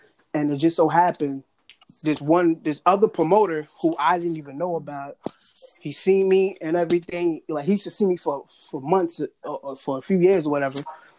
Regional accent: Peekskill, New York, United States; also born or lived in Harlem; Originally from Harlem. I grew up in Peekskill a lot of the times, and then, you know, we came up to Beacon

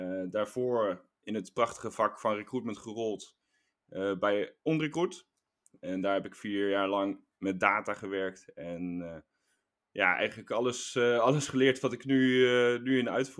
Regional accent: Waalwijk, North Brabant, Netherlands; En ik ben opgegroeid in Waalwijk.

